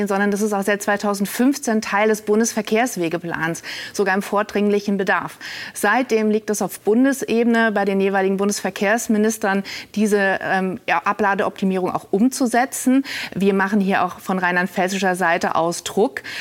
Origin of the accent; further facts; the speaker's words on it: Rhineland-Palatinate, Germany; Aber ganz klar ist auch aus rheinland-pfälzischer Perspektive, ich komme ja auch aus der Gegend